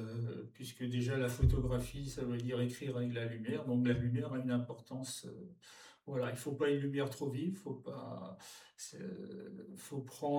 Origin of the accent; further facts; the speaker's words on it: Morlaix, Brittany, France; born there; also born or lived in Marseille, France / Morocco; now in Guérande, France; j'ai 78 ans. Je suis né en Bretagne, à Morlaix.